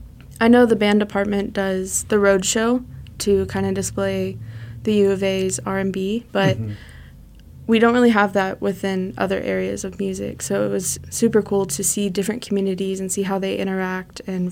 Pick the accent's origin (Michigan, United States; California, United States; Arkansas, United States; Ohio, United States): Arkansas, United States; Greenwood; I grew up in Greenwood, Arkansas.